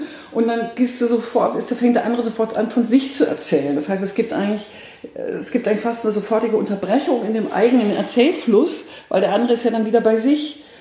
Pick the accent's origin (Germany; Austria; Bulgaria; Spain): Germany; Nuremberg, Bavaria; now in Bielefeld, Germany; Ursprünglich komme ich aus dem Frankenland. Also ich könnte jetzt sozusagen an der Christkindl-Wahl könnte ich jetzt teilnehmen. Es dürfen nämlich nur gebürtige Nürnbergerinnen. Mhm. Bin aber weggegangen, weil ich bin im Studium und lebe jetzt in Bielefeld